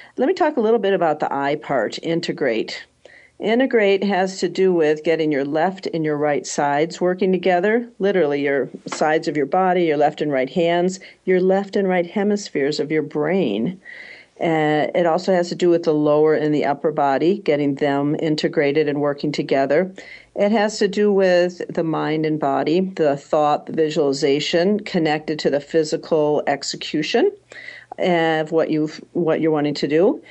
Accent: California, United States; I'm from California, so I can talk about it.

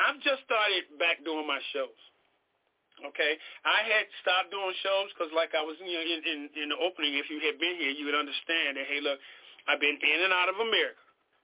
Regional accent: Chicago, Illinois, United States; also born or lived in San Diego; I grew up in Chicago in some rough neighborhoods, and I've seen stuff that news media never even covered. So I also lived in a border town before. I used to live in San Diego.

